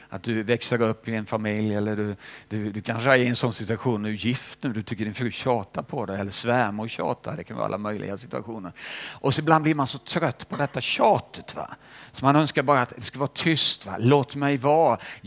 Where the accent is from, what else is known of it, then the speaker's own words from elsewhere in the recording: Småland, Sweden; Och jag växte upp i Småland. Och det, på ett sätt var det ju frikyrkobygd